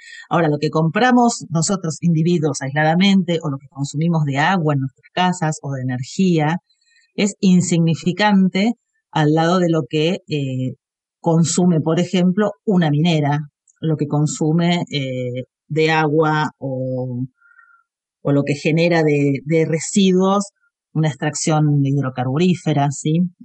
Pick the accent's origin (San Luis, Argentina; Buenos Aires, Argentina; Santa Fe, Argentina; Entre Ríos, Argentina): Buenos Aires, Argentina; soy de Buenos Aires, como casi todos y todas, que en un momento emigré hacia la provincia de Río Negro, que es en el norte de la Patagonia, vivo cerquita de la frontera con Chile.